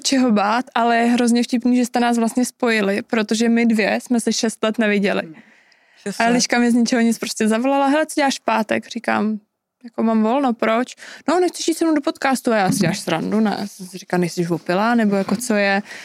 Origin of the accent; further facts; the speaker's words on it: Prague, Czechia; tak já jsem z Prahy, teď vlastně 4 roky bydlím v Praze